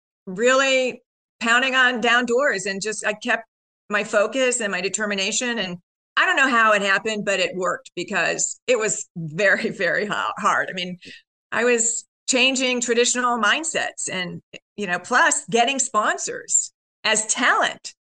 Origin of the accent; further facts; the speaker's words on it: Ohio, United States; being that I wasn't from New York originally, I grew up in Ohio.